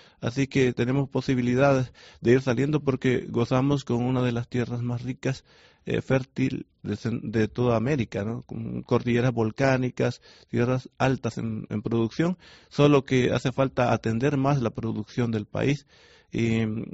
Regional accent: Nicaragua; Mi pueblo ha sufrido una cantidad de desastres naturales que le han llevado a tener mucha situación de pobreza y de luchas, también guerras, desastres políticos, muchas veces.

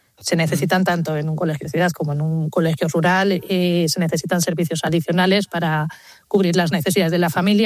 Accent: Castile and León, Spain; Yo vivo en un pueblo de Segovia y yo de pequeña iba, bueno, yo soy del año 86, de pequeña iba a un cole rural aquí en mi pueblo

